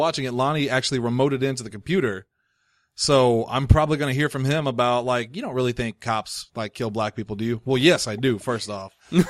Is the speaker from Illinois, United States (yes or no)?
yes; Illinois, United States; My dad had to move out of, we're from Southern Illinois